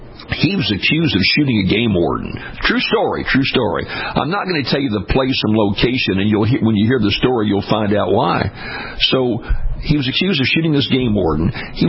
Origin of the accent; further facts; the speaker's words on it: Louisiana, United States; Not in my home state of Louisiana.